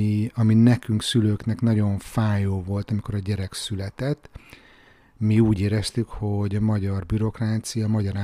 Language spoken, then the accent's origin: Hungarian; Hungary; now in Stockholm, Sweden; És akkor nyilván ez följön, hogy Magyarországról.